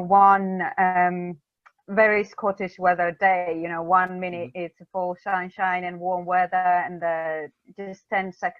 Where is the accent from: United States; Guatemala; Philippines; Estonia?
Estonia; moved away as an adult; now in Aberdeen, United Kingdom; I'm from Estonia. I live for 8.5 months now in Scotland, Aberdeen. Yeah, so I changed countries.